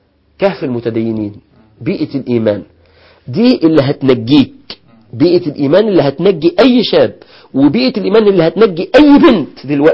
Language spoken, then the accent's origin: Arabic; Alexandria, Alexandria Governorate, Egypt; لو انا منش من مدينة المنصورة، انا من اسكندرية